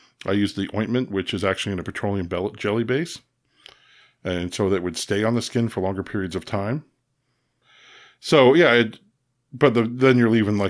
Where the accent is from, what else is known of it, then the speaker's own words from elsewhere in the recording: Oklahoma, United States; I know my teenage years growing up in Oklahoma